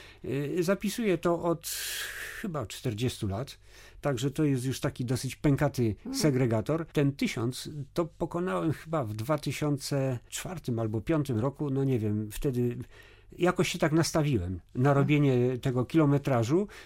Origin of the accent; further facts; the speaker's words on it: Łódź, Łódź Voivodeship, Poland; No jestem po prostu rodowitym łodzianinem i obserwuję cały czas przemiany, jakie następują w Łodzi.